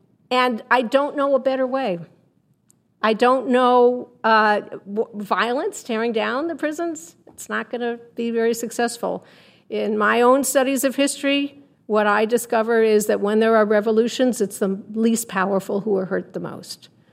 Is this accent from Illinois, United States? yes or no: yes; Chicago, Illinois, United States; I'm from Chicago, I know about corruption.